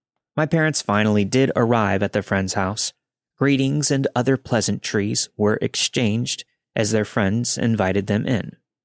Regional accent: Ireland; Hi there, I'm Irish

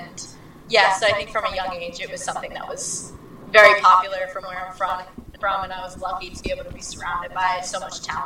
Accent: Long Island, New York, United States; So it was something that I definitely was surrounded by, just because I was from Long Island, and that's what, you know, it was so popular, and it still is to this day.

